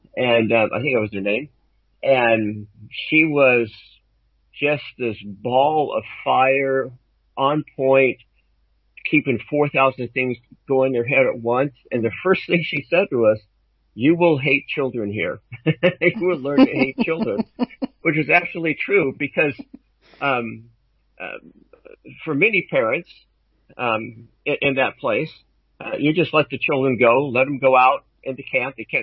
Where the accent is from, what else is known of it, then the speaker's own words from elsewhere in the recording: Oregon, United States; more compact than I'm from Eastern Oregon, which is a very rural place, very spread out.